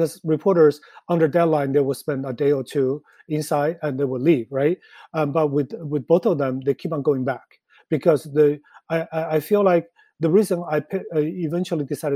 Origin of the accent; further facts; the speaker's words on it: China; now in New York, United States; Me being an independent, based in New York, even though I grew up in China